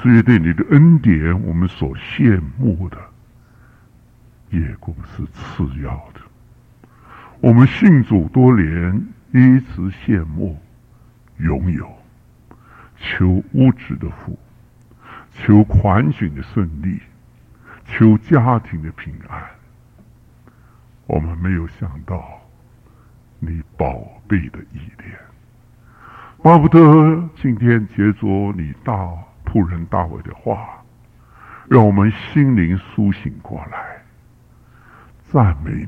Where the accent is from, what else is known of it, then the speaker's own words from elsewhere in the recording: China; 要我们中国人话，君子报仇，三年不晚。